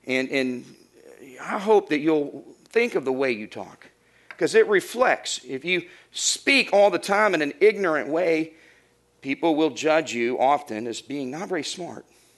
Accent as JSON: {"language": "English", "region": "Arkansas", "country": "United States", "also_born_or_lived": "Florida", "said": "I'm from Arkansas, we have our way of talking just like Texans do. And living in Florida, I picked up on a lot of their vernacular."}